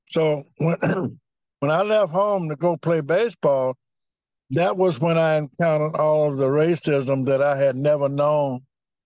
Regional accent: Magnolia, Arkansas, United States; Well, first of all, I am from Arkansas, Magnolia, Arkansas. My hometown was 9,999. The day I was born, I made it 10,000.

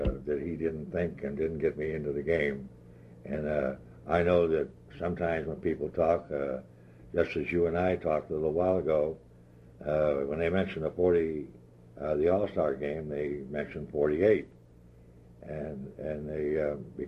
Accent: Grindstone, Pennsylvania, United States; to take me to a neighboring coal mining town to start and to play the outfield for my hometown, which was Grindstone, Colonial Four.

